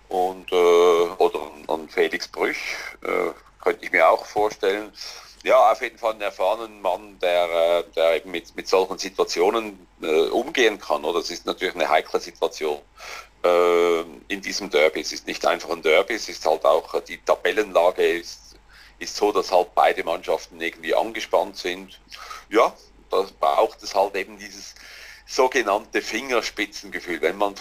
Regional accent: Switzerland; Das ist natürlich auch als Schweizer Schiedsrichter, bin ich ja nicht sehr oft in Deutschland gewesen.

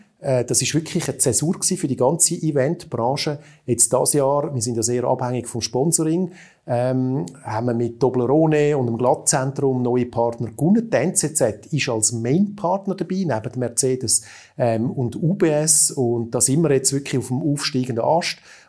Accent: Zurich, Switzerland; Ich bin ein Zürcher

